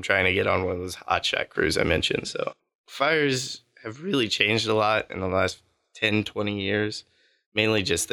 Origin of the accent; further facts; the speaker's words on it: Birmingham, Alabama, United States; I'm from Birmingham, Alabama. I'm at Trinity thinking about studying marketing. I grew up around firefighting.